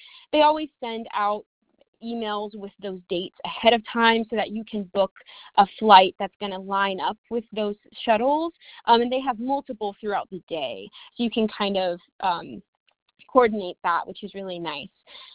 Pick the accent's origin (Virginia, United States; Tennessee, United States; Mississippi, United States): Mississippi, United States; Jackson; Yes, I'm from Jackson, Mississippi, and so I'm only 3 hours north of you.